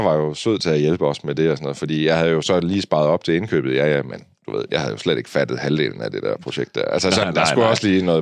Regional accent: Kolding, Region of Southern Denmark, Denmark; Og vi er jo så fra Kolding. Og den her bil står i Kolding.

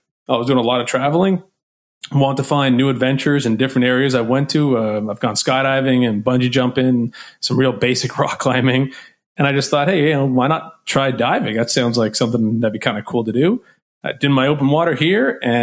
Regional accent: Dartmouth, Nova Scotia, Canada; now in Halifax, Canada; Born and bred in Dartmouth. Jumped the harbor in Halifax now, but I'll always be a Nova Scotian through and through.

